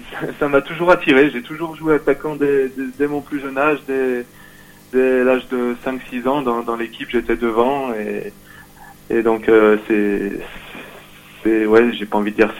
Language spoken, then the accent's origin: French; Lyon, Auvergne-Rhône-Alpes, France; En France, moi je suis lyonnais